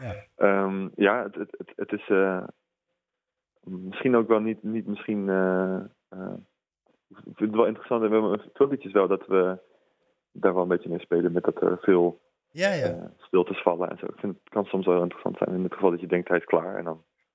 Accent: Vlissingen, Zeeland, Netherlands; toen schreef ik als eerste een liedje … Dat gaat over het strand waar ik ben opgegroeid.

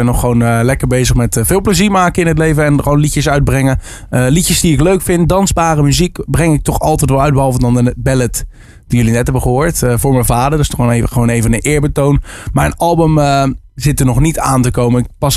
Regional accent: Capelle aan de IJssel, South Holland, Netherlands; Ik kom uit Capelle aan de IJssel. Ik ben woonachtig ook in Capelle aan de IJssel. Ik ben 20 jaar

